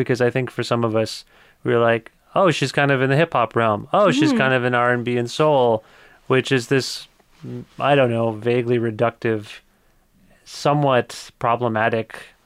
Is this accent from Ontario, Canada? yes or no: yes; Kitchener, Ontario, Canada; born there; I was born in Kitchener, Ontario.